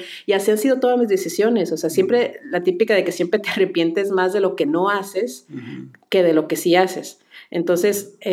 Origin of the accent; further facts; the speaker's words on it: Mexicali, Baja California, Mexico; now in Monterrey, Mexico; cuando me mudé de mi casa donde crecí en Mexicali para irme a Monterrey a estudiar